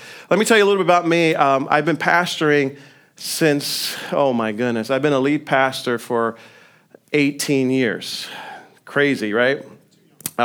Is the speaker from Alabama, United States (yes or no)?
no; New York, United States; I ended up coming back to New York, my home state.